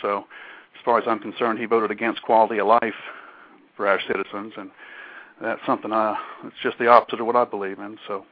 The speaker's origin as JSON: {"language": "English", "region": "Georgia", "country": "United States", "tie": "born or raised there", "also_born_or_lived": "Washington, D.C.", "said": "before moving back to Georgia, where I was born and raised here in Georgia for first 20-plus years, just before moving back here, I spent just about 3 years up in D.C."}